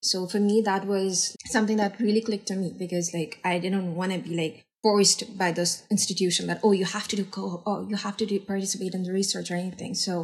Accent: Bangladesh; now in Canada; So I'm from Bangladesh, which is a country in South Asia, if people don't know about it. I think it has like a 10-hour time difference compared to Canada.

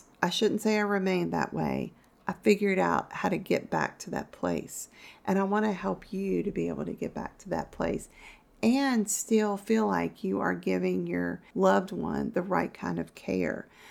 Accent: Virginia, United States; I'm mid-50s. I was born and raised in Virginia and still live there.

